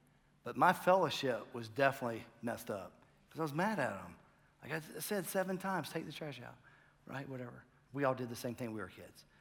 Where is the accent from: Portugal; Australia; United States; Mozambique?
United States; Smithfield, North Carolina; I grew up in Smithfield. I knew everybody. They knew me. Life was good. Parents divorced. I moved to Raleigh for 1 year